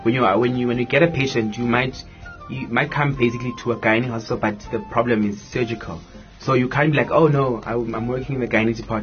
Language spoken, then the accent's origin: English; Soweto, Gauteng, South Africa; I grew up in Soweto.